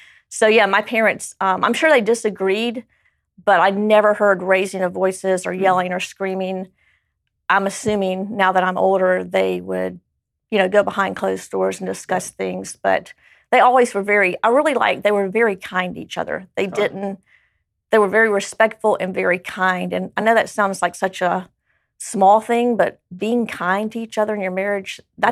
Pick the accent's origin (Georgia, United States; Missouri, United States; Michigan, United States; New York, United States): Georgia, United States; I grew up in South Georgia in a very traditional home. My parents were both school teachers. I have an older brother and a younger sister. And we have lived here in Northern Kentucky about 29